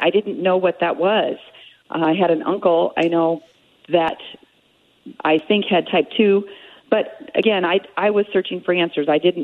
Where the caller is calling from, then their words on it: Kansas, United States; I'm calling from Kansas, and it's about 68 degrees here, nice and sunny.